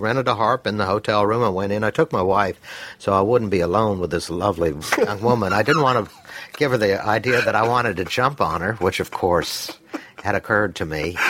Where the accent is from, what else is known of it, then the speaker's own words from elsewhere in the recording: Mississippi, United States; born there; I was born in Mississippi, so was